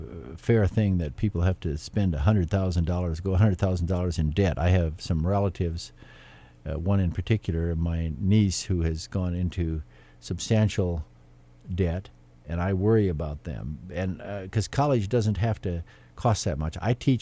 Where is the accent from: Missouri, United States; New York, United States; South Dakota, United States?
South Dakota, United States; Humboldt; I get to my hometown of Humboldt, and I get out to the West River when I come back from some of my teaching assignments.